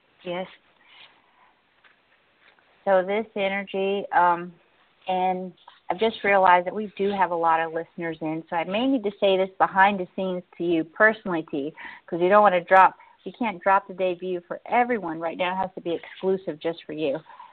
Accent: Tennessee, United States; We're going to take that caller from 615, which is my hometown.

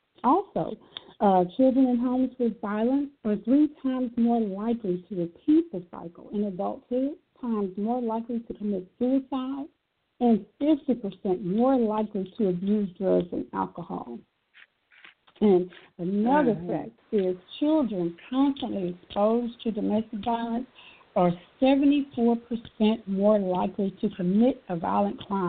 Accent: Houston, Texas, United States; I was born in Houston, Texas, raised in the Fifth Ward area, lived in Clinton Manor Apartments, also known as Coke Street Apartments, early on, up until grade school age.

